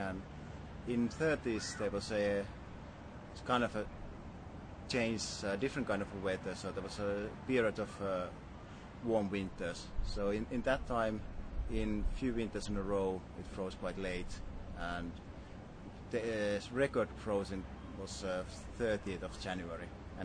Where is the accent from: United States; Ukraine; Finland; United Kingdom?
Finland; English is a second language; Yeah, I come from Finland, and you know, Finland is ice covered most of the time of the year.